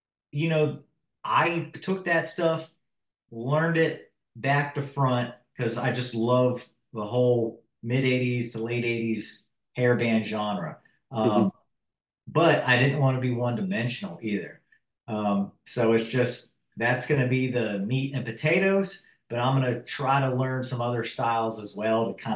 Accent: Charleston, South Carolina, United States; Born and raised in Charleston, actually on James Island. There's not a whole lot of us natives left.

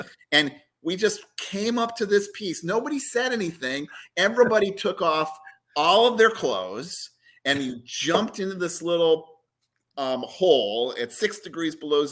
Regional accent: Florida, United States; And I was from, and I grew up in Florida.

